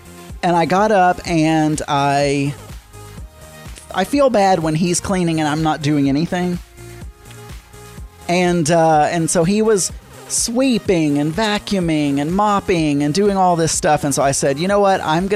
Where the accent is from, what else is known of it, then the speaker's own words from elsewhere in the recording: Arkansas, United States; I know I was born and raised in South Arkansas, and that's pretty common for South Arkansas